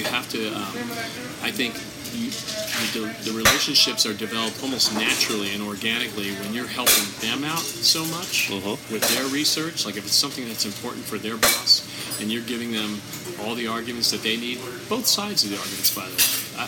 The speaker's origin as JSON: {"language": "English", "region": "New Jersey", "country": "United States", "tie": "born or raised there", "said": "I grew up just outside of Ocean City, New Jersey."}